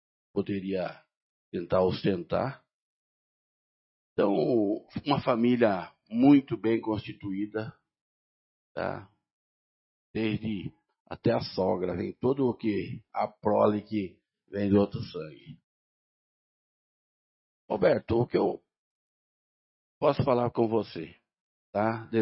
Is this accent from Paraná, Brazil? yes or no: yes; Paraná, Brazil; now in Garça, Brazil; Eu também sou paranaense e acabei ficando aqui em Garça.